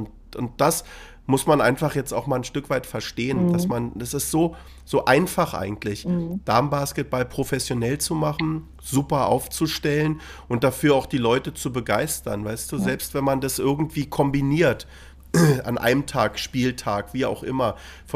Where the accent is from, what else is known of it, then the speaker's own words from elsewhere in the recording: Berlin, Germany; so hieß es bei uns in Berlin, vor Mauerfall.